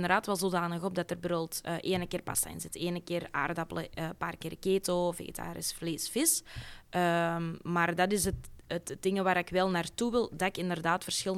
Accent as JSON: {"language": "Dutch", "town": "Beerse", "region": "Antwerp", "country": "Belgium", "said": "Ik ben van Beersen, dus daar, ik denk dat Beersen daar nog niet helemaal klaar voor is."}